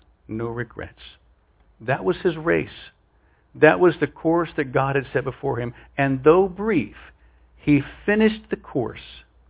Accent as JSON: {"language": "English", "region": "West Virginia", "country": "United States", "tie": "born or raised there", "said": "Where I grew up in West Virginia, the main brand of milk and ice cream at the supermarket was Borden's."}